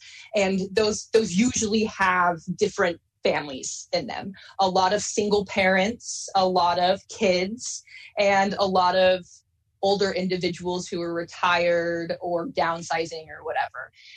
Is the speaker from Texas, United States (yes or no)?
no; Salem, Oregon, United States; So I grew up a lot around the West Coast, primarily in multiple different parts of Oregon. But my mom eventually settled in Salem, Oregon, when I was in elementary school.